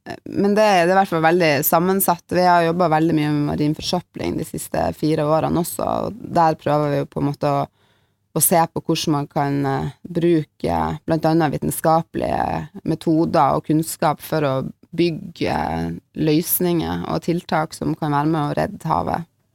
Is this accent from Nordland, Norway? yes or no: yes; Lofoten, Nordland, Norway; Ja, jeg født og oppvokst i Lofoten, opp med Vestfjorden, og med nær tilgang til både fjell og ikke minst hav